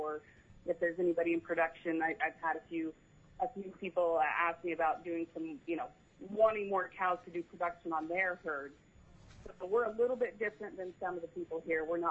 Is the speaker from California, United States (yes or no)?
no; Delta Junction, Alaska, United States; We're from Delta Junction.